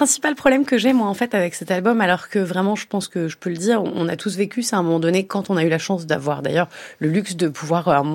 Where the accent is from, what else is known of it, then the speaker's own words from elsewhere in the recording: Italy; Alors peut-être que c'est parce que je suis italienne